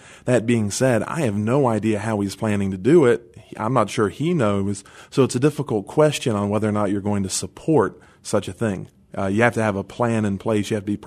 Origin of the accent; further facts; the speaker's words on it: Gastonia, North Carolina, United States; Born and raised in Gastonia, went to a private school. I was just surrounded by that, and that certainly played a part.